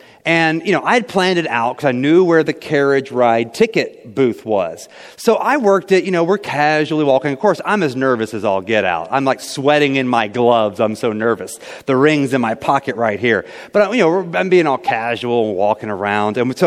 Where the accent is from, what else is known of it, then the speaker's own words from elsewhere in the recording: St. Joseph, Missouri, United States; We grew up here in St. Joe.